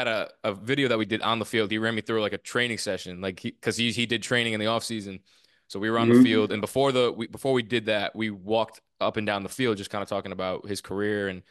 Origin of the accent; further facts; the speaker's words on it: Rhode Island, United States; I mean, obviously me and you being from Rhode Island